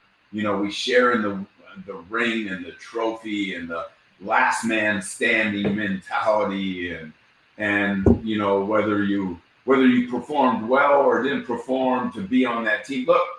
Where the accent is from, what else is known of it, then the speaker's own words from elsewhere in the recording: United States; now in Canada; I was a guy from the United States that became Canadian, that was played on two world championships in Toronto, and I'm forever grateful.